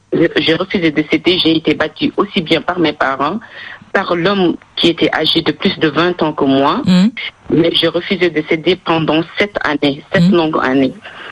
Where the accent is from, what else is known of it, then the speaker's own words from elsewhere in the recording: Senegal; Mais j'ai grandi au Sénégal, c'est là où on m'a mariée à l'âge de 14 ans.